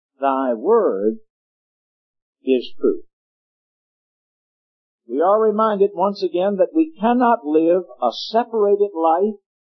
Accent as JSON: {"language": "English", "town": "Richmond", "region": "Virginia", "country": "United States", "tie": "born or raised there", "said": "Saturday night, I'll drive 3.5 hours to Richmond, my hometown, and minister there on the Lord's Day"}